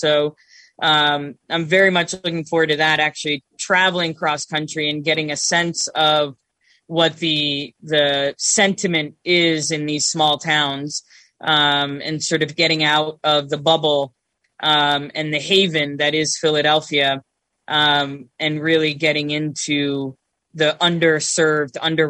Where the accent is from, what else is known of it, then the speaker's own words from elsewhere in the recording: Canada; now in United States; And I'm Canadian originally